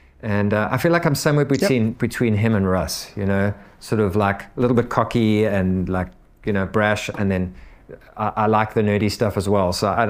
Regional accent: South Africa; I mean, I'm South African

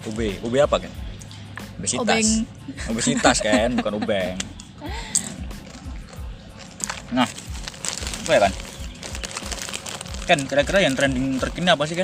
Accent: Magelang, Central Java, Indonesia; Nyakris itu kalau dalam bahasa daerah Magelang, ya bukan daerah Magelang sih, terutama daerah di desaku di Magelang, itu artinya ngemil nggak mau berhenti.

